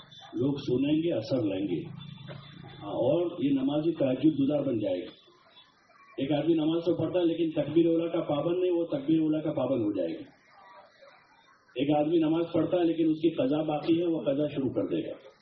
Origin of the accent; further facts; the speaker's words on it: Godhra, Gujarat, India; میں نے کہا میں گودرا سے ہوں.